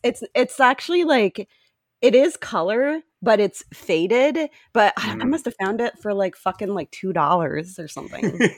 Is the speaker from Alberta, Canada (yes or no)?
yes; Alberta, Canada; moved away; I'm from Alberta and I loathe winter. It's the worst. I moved to Ontario in the late 90s and I was happy to get away from Alberta winters